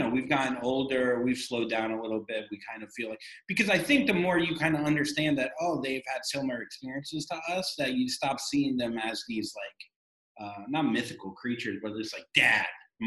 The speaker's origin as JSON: {"language": "English", "region": "Florida", "country": "United States", "tie": "born or raised there", "said": "I grew up in Florida. My mom is from Skokie, from Chicago."}